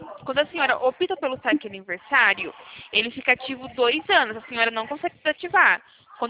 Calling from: São Paulo, Brazil; Fala aqui de São Paulo.

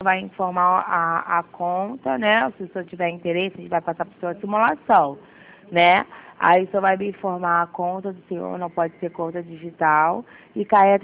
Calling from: Rio de Janeiro, Brazil; Não, eu tô falando do Rio de Janeiro.

